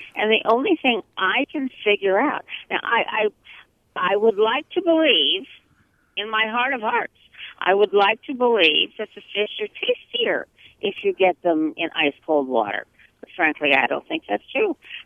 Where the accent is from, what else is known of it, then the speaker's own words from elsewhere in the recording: Los Angeles, California, United States; also born or lived in New York State, United States / New Jersey, United States; now in Lake Geneva, United States; Well, I grew up in Los Angeles. We moved to New York State. We moved to New Jersey.